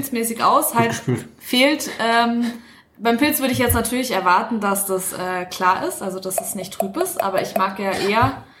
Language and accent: German; Northern Germany, Germany; born there; weil ich bin ja auch die Einzige, die wirklich gebürtige Norddeutsche ist